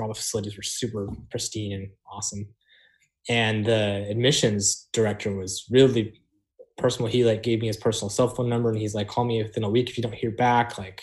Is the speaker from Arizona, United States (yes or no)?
yes; Mesa, Arizona, United States; I'm from Mesa, Arizona.